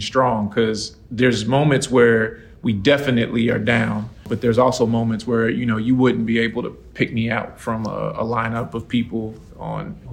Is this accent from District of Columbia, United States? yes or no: yes; Washington, District of Columbia, United States; born there; So my story, I was born in Washington, D.C., George Washington Hospital.